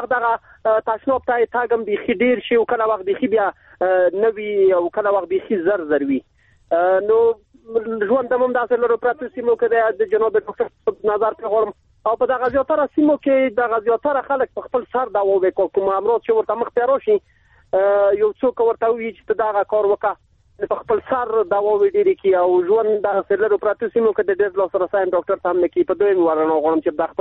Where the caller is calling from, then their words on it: Wardak, Afghanistan; ورداګم د ورداګونه.